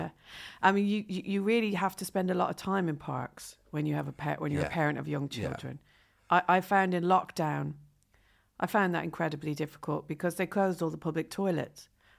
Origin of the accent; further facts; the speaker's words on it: Ireland; Also, can I just say, as an Irish person, that is the most English thing I've ever heard.